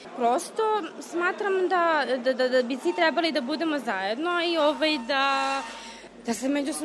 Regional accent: Belgrade, Serbia; dolazim iz Beograda, imam 27 godina i završila sam studije na Beogradskoj politehnici kao grafički dizajner, inače sam romkinja.

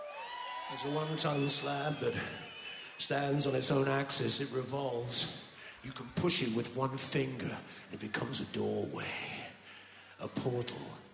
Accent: England, United Kingdom; halfway round, being English, I just had to ask

